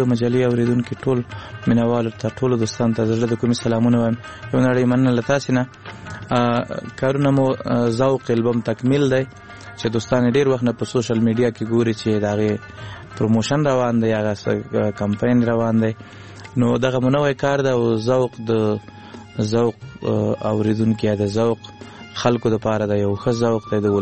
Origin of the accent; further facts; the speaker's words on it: Laghman, Afghanistan; now in Kunduz, Afghanistan; مننه زمنګ اصلا د لغمان ولایت یو بیا تلې کندوز ته د ناقلونو په دوره کې